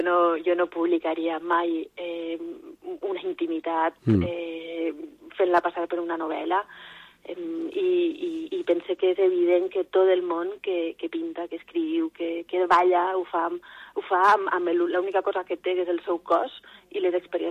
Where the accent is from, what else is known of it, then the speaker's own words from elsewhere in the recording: Vila-real, Valencian Community, Spain; Vila-real des dels meus inicis. De fet, estic convençuda de que si no hagués tingut el suport de la gent del meu poble